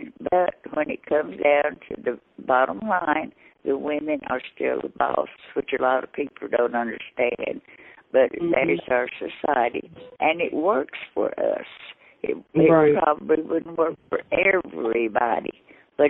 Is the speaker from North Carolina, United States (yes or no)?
yes; Cherokee, North Carolina, United States; also born or lived in Asheville, United States; I was born in Cherokee, North Carolina, which is part of the Eastern Cherokee Reservation. And I lived there up until I was 19 years old, and I went to school, and then I married and moved to Asheville, North Carolina, and lived there for 18 years, and then moved back to Cherokee